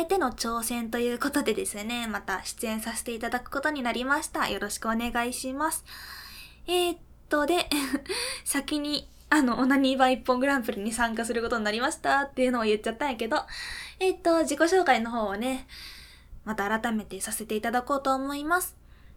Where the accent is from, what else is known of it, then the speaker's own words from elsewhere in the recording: Fukuoka, Japan; 一応、福岡県に住んでますっていうか、まあ、出身です。